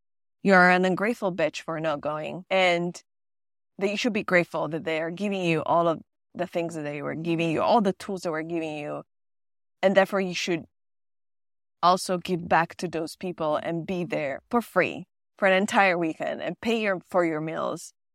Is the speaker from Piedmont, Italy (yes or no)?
yes; Turin, Piedmont, Italy; I was from Turin, so I was in the center in Turin